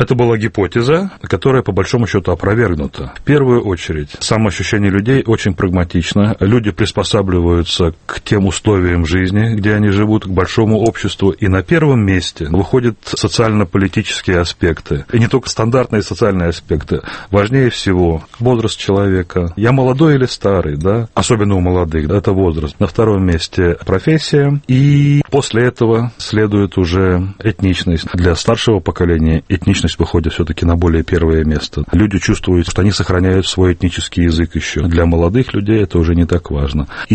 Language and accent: Russian; Moscow, Russia; Если меня спросить, кто я, будет недостаточно сказать, что я из России. Я москвич.